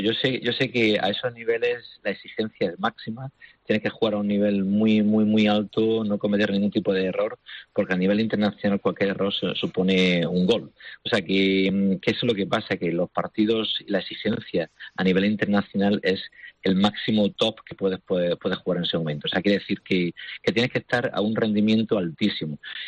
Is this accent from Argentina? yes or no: no; Almería, Andalusia, Spain; moved away as an adult; Yo soy de aquí de Almería. Mi padre y mi madre son españoles, son de aquí de Almería.